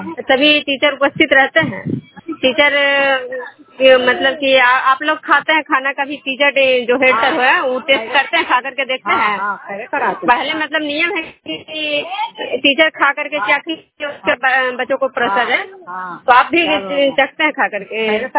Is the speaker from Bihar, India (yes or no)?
yes; Khujra, Bihar, India; मैं विष्णु प्रोग्राम खुजरा पंचायत नालंदा जिला नगर नवसा प्रखंड के निवासी हूँ।